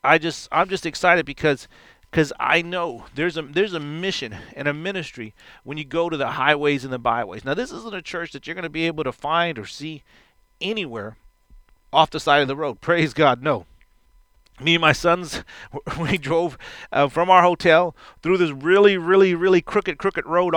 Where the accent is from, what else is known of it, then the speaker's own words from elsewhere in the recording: Houston, Texas, United States; And I come from Texas, from Houston, one of the number one hottest city in the U.S. because of the humidity.